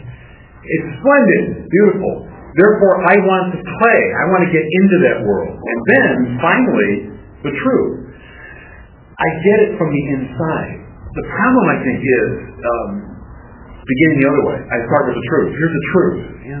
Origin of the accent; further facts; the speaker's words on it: Michigan, United States; when I was a kid, growing up outside Detroit, and my father taking my brother and me to the Tigers game.